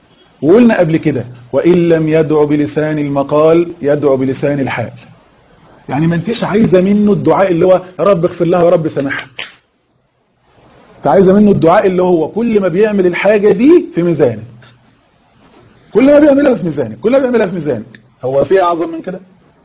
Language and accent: Arabic; Egypt; ما تقوليليش الازهر عندنا في مصر، ما تقوليليش مش عارف الجامعه الاسلاميه مش عارف في السعوديه